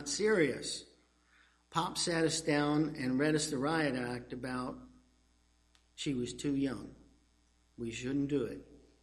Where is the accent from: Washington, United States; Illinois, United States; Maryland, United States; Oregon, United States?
Illinois, United States; Chicago; born there; also born or lived in Kentucky / Alabama; I was a Yankee. I was born in Chicago.